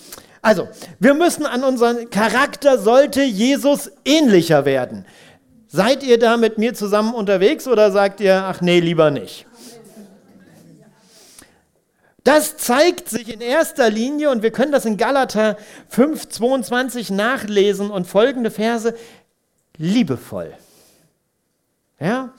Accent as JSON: {"language": "German", "town": "Bad Harzburg", "region": "Lower Saxony", "country": "Germany", "tie": "born or raised there", "said": "Ich bin aufgewachsen in Bad Harzburg und meine Eltern haben irgendwann am Stadtrand ein Haus gebaut und daneben war ein Feld."}